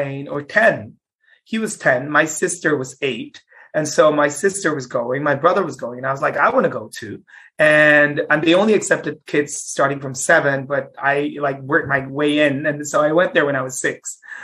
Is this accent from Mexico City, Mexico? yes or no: yes; Mexico City, Mexico; also born or lived in Ireland; I grew up in Mexico City, like mm-hmm. streets, cars, honks, and smells, and just Ireland, just green everywhere.